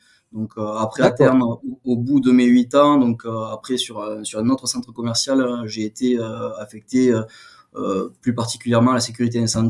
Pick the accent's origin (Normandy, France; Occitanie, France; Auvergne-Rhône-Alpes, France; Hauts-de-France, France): Occitanie, France; au bout d'un an, je suis revenu sur ma terre natale dans l'Aude